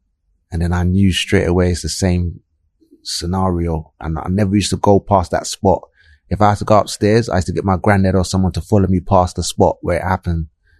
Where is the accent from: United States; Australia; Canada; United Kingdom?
United Kingdom; London; Well, I grew up in South London, Clapham.